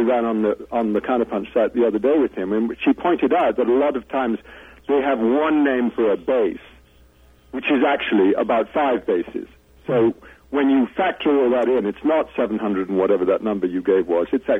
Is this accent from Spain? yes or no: no; Ireland; when I grew up in Ireland.